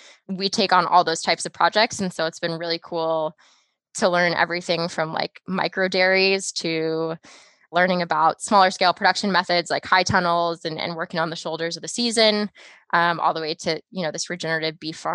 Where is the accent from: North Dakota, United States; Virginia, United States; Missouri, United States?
Missouri, United States; now in Michigan, United States; I talk about corn and soybeans because I'm from Missouri and currently in Michigan.